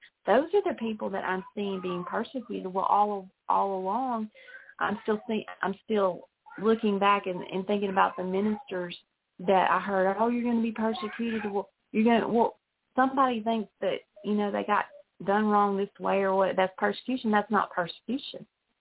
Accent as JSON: {"language": "English", "country": "United States", "tie": "born or raised there", "said": "And I look at Christianity from where I grew up in America, and there's just not a lot of persecution."}